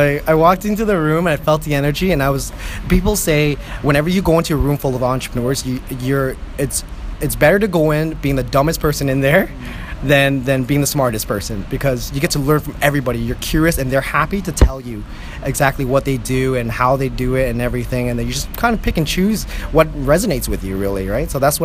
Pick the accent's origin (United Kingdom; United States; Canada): Canada; like I'm Canadian through and through, and I love my cheeseburgers and chicken wings, and that's, you know, we're raised on bacon maple syrup here.